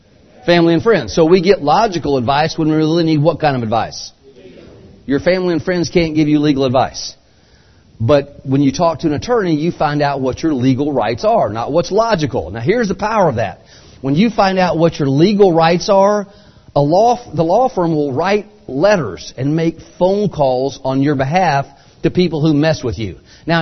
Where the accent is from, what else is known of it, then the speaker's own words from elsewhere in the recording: Phoenix, Arizona, United States; I'm from Phoenix. If I need help today, I don't need to worry about who to call here. I call my law firm back in Phoenix.